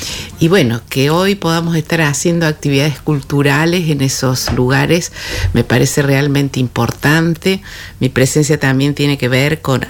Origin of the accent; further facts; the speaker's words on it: Cruz del Eje, Córdoba, Argentina; yo que soy de Cruz del Eje, a mí me gusta mucho llevar a mi lugar de origen las cosas que veo en otro lado